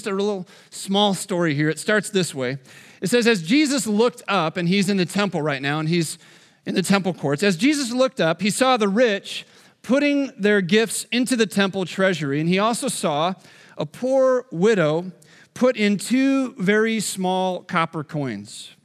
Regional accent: Illinois, United States; I grew up in Illinois. I'm not a Cubs fan.

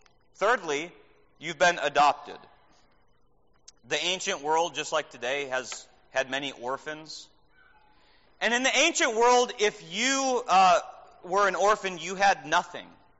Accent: Minnesota, United States; I grew up in Minnesota, where we had a city called St. Paul.

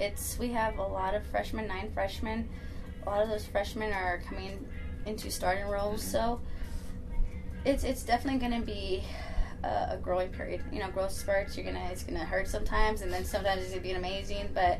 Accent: El Paso, Texas, United States; I'm from El Paso, so I know how fun it can be.

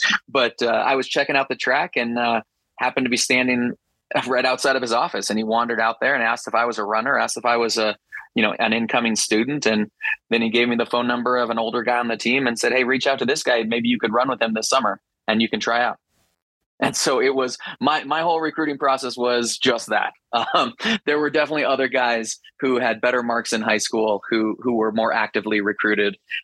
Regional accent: San Diego, California, United States; I'm a local boy. I grew up in San Diego. I went to high school 15 miles away from UC San Diego.

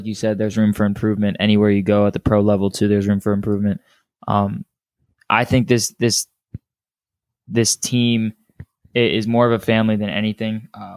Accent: Tampa, Florida, United States; Honestly, I grew up in Florida. I grew up in Tampa Bay.

